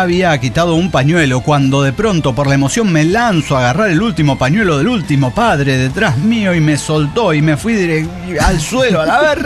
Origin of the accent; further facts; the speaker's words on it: Peru; now in Argentina; Sí, yo soy peruana, pero resido en Argentina